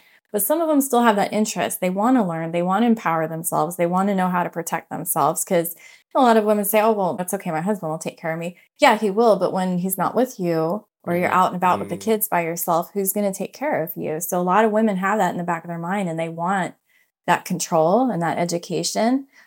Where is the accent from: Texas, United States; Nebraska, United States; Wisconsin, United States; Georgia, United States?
Texas, United States; We came from Texas. Okay. That was probably our longest spot, but we moved all throughout Texas. We were in North Texas down to, you know, Central Texas and everywhere in between that area.